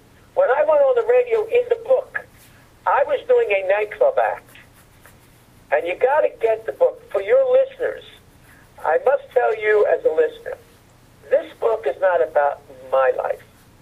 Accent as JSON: {"language": "English", "town": "Philadelphia", "region": "Pennsylvania", "country": "United States", "tie": "born or raised there", "said": "I grew up in South Philadelphia. My neighbor was Angelo Bruno. His wife grew up in the same town in Italy as my mother. We were paisans."}